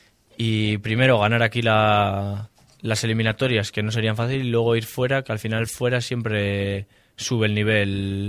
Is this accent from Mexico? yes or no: no; Laredo, Cantabria, Spain; pues al final para alguien de Laredo, jugar en Laredo